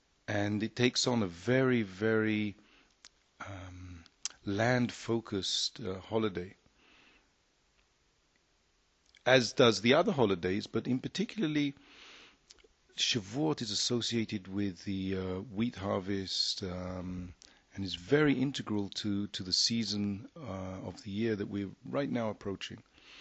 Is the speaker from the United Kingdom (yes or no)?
yes; London, United Kingdom; I remember as a child, growing up in London